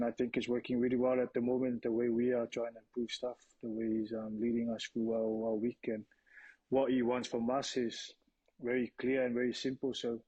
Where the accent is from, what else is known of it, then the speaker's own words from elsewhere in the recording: Samoa; I'm from Samoa, bro.